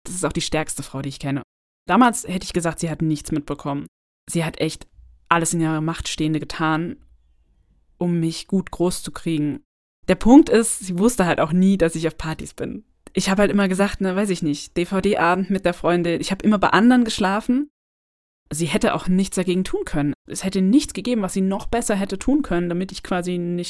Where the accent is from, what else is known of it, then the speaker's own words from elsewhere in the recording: Fürth, Bavaria, Germany; Ich bin eigentlich in Fürth aufgewachsen, das ist bei Nürnberg, bei meiner Mutter.